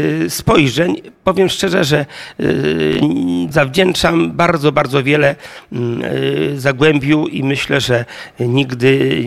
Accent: Przemyśl, Subcarpathian Voivodeship, Poland; Ja jestem z Przemyśla

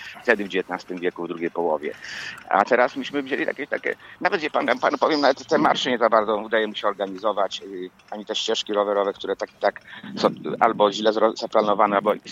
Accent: Poznań, Greater Poland Voivodeship, Poland; also born or lived in Warsaw; ja jestem mieszkańcem Poznania, urodziłem się w Warszawie … ale wychowany tu w Poznaniu i całym sercem z Poznaniem.

